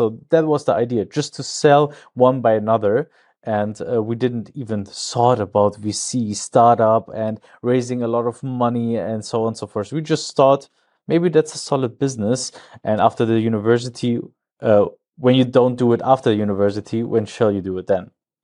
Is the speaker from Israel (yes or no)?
no; Cologne, North Rhine-Westphalia, Germany; now in Aachen, Germany; I'm originally from Cologne. So in Germany, we say Köln-Jung. Then I moved to Aachen because of my studies 10 years ago, roughly 11